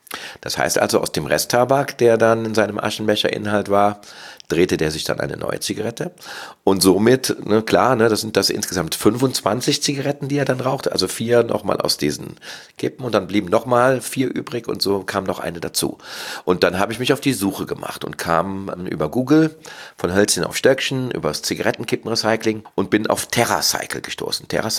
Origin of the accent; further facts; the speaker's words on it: Cologne, North Rhine-Westphalia, Germany; Ich bin aus Köln und lebe auch in Köln und habe auch den Verein Tobacycle NEV in Köln. Bin 55 Jahre alt, 56 Jahre geworden